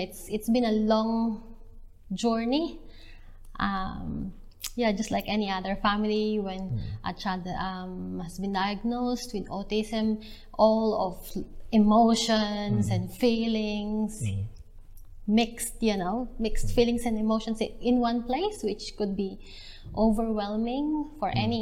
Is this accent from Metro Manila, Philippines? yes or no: no; Calapan, Mimaropa, Philippines; English is a second language; I came from Calapan City in Oriental Mindoro. My mom is from Cagayan Valley, and my dad is from Pantabangan Nueva Ecija. So they met in Calapan, in Oriental.